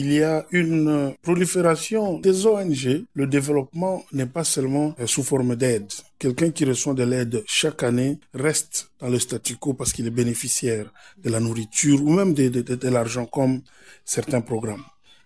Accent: Tanganyika, DR Congo; also born or lived in Katanga / Lualaba / Kinshasa; Je suis fils du Tanganyika, entrepreneur.

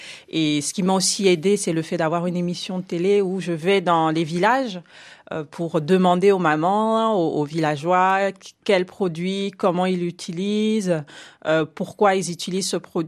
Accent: Gabon; Mais j'ai voulu garder aussi quelques noms gabonais pour que certains ne me disent pas « Oui, mais tu n'as mis que des noms des autres, mais des noms à nous.

